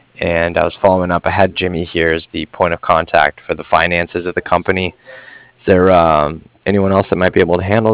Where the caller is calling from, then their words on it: Cardiff, Wales, United Kingdom; I was calling from Cardiff